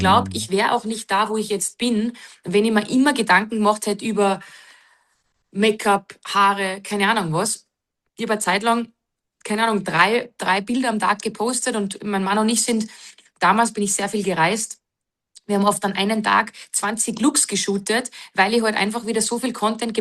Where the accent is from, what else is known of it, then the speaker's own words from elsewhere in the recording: Wagrain, Salzburg, Austria; Ich komme tatsächlich aus dem wunderschönen Salzburger Land, nämlich aus Wagrain. Ein ganz, ganz wunderbares Skigebiet im Ski Amadee Verbund. Und bin ganz bodenständig groß geworden. Und ja, in den Bergen mit jedem Tag Skifahren